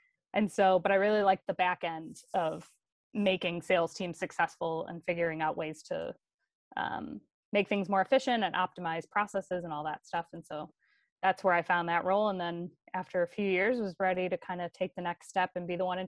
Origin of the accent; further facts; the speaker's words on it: Park Ridge, United States; So, so I grew up in Park Ridge and grew up in the church. I was baptized in the church. My family has been in Park Ridge Presbyterian Church for three generations.